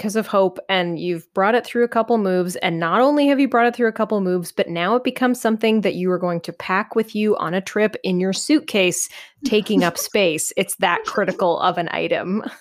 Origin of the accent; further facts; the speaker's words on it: Canada; so as a Canadian, this pool paraphernalia category is less prominent for me. There was like one pool that existed growing up